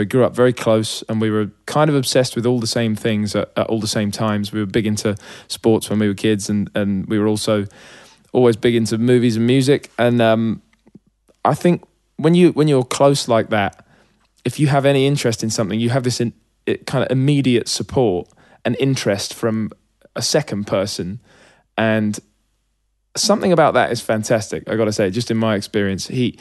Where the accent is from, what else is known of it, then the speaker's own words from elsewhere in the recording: Hitchin, East of England, United Kingdom; I suppose the lucky thing for a kid growing up in Hitchin is, I was closer to London than a lot of the rest of the country. Like, it's like a 30-minute train ride and you're in.